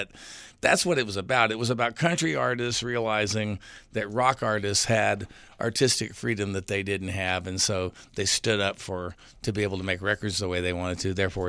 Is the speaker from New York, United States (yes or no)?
no; Texas, United States; moved away; in the 70s, which is when I came from Texas to Nashville. So I sort of had a foot in both places